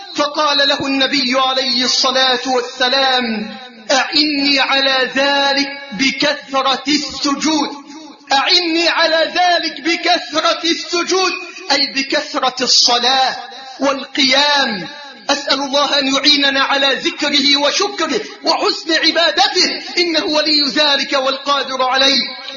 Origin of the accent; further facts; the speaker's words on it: Egypt; اللهم احفظ بلدنا مصر من كل سوء وسائر